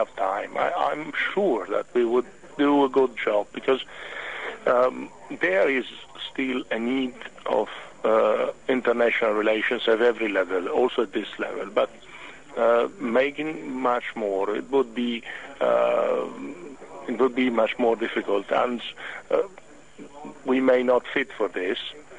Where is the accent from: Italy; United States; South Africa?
Italy; first language Italian; English is a second language; Okay, I'm very happy to say something in my native language, also because I do hope that someone from Italy is listening to your program